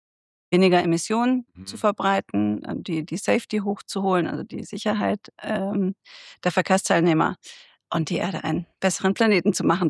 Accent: Munich, Bavaria, Germany; hier mitten aus München. Ich komme auch aus München

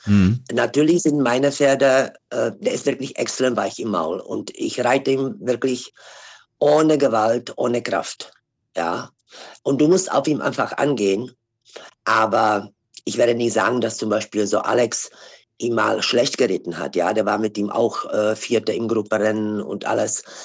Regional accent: Czechia; German is a second language; ich komme aus Bissl, Tschechien.

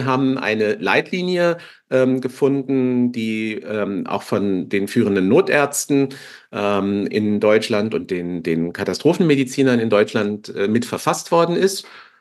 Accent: Austria; bei uns in Österreich

